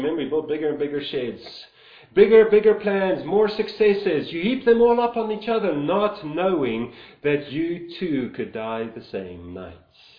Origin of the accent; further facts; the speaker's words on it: Highveld, South Africa; I grew up in Highveld, where the mist could get so thick that you couldn't see 5 meters in front of you.